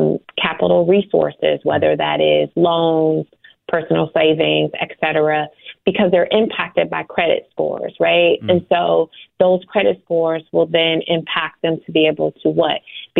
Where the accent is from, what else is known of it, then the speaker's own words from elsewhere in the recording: Chicago, Illinois, United States; I'm born and raised in Chicago, on this, you know, low end of Chicago, but I frequent all sides of Chicago.